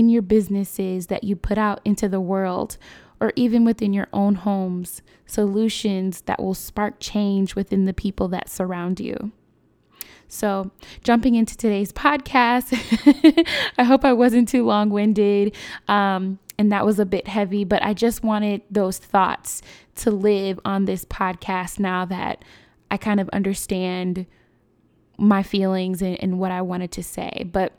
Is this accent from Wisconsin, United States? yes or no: no; Chicago, Illinois, United States; My hometown, Chicago, we are no stranger to gun violence.